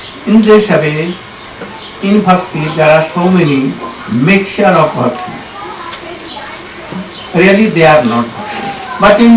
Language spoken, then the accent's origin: English; India; English is a second language; I am coming from India, so long wasted time